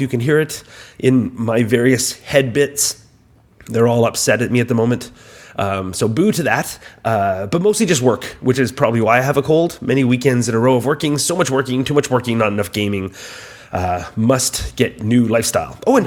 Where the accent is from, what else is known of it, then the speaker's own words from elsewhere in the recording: Canada; I'm a Canadian kid. I've learned to flick hockey cards.